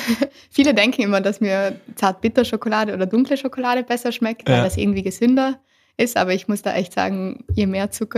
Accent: Trentino-Alto Adige, Italy; Ich komme aus Südtirol und bin jetzt wieder hier in Südtirol daheim. Also ich war die letzten Jahre viel unterwegs, aber mittlerweile bin ich wieder voll hier.

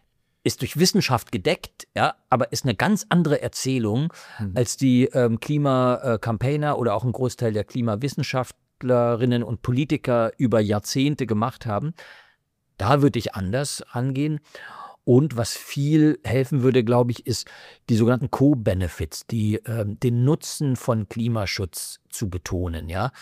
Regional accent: East Germany, Germany; Ich komme aus dem Osten.

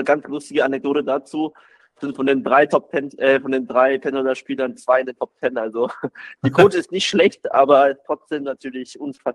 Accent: Swabia, Germany; weil ich habe beim Ort, wo ich aufgewachsen bin, natürlich nur schöne Erinnerungen

